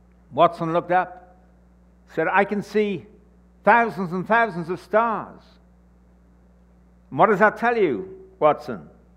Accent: England, United Kingdom; moved away as an adult; now in Toronto, California, United States; We come from England originally. You can tell that by the fact I don't have an accent. And in 2001, came to Toronto

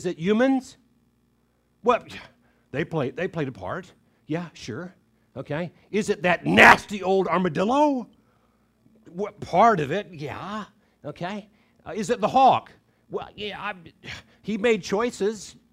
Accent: Florida, United States; Okay, I'll tell you why. Because I grew up in Florida.

